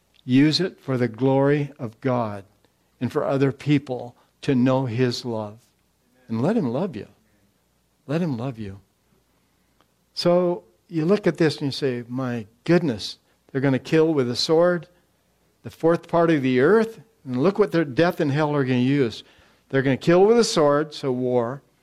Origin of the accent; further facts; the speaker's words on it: United States; And then I realized, first of all, I'm an American.